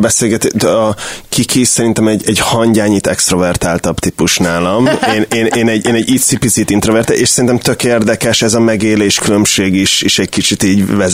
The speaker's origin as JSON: {"language": "Hungarian", "country": "Hungary", "said": "egy 10 millió fős országból származunk"}